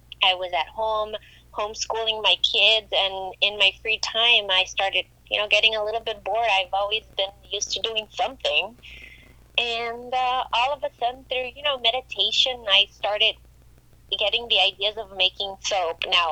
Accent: San Francisco de Asís, Jalisco, Mexico; I was born in Mexico, in a very small town in Los Altos de Jalisco, un pueblito llamado San Francisco de Asís.

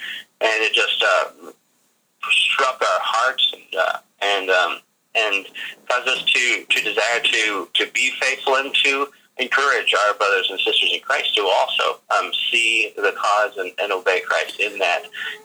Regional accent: Kansas City, Missouri, United States; a young lady that I had known since I was 6 years old, since I grew up in Kansas City

